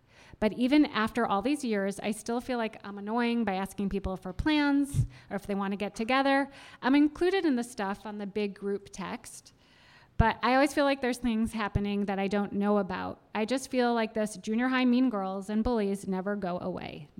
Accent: Northbrook, Illinois, United States; I'm from Northbrook, so shout out to you Northbrook people.

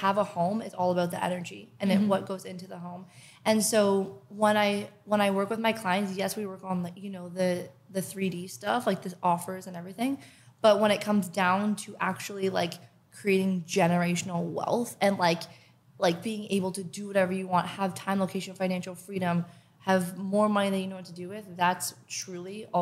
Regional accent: Canada; I am from Canada. I hate winter.

